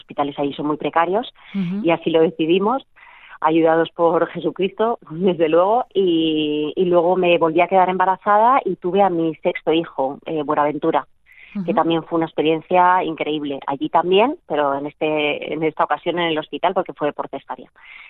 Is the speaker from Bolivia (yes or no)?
no; Spain; Vivimos en un barrio, pues nosotros somos los únicos europeos, bueno, nosotros y una chica que vive también en nuestra calle, que también es española.